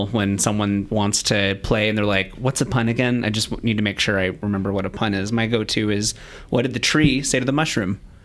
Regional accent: Washington, United States; I'm from the West Seattle area as of late, and I grew up further south of Seattle.

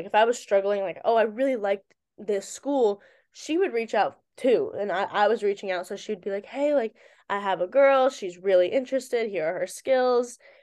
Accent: Virginia, United States; Like it was either like a far extreme or like in DC, because I'm from Virginia.

